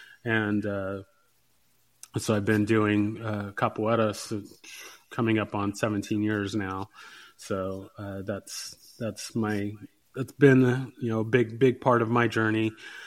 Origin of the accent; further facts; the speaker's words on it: San Diego, California, United States; I'm from San Diego, and so that's where I trained. But when I got out of the Army, I moved to Texas and couldn't really find a school that I liked.